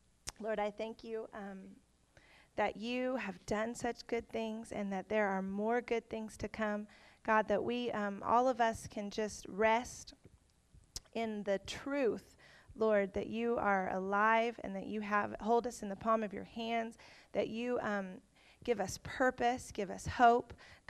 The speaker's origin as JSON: {"language": "English", "region": "Oklahoma", "country": "United States", "tie": "born or raised there", "said": "I grew up in Oklahoma, the Bible Belt."}